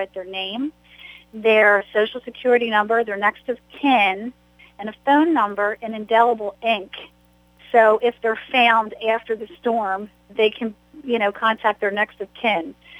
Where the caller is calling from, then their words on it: Ocean City, New Jersey, United States; I'm here live from Ocean City, New Jersey, which is a barrier island, and it's right in line to be hit by Hurricane Irene.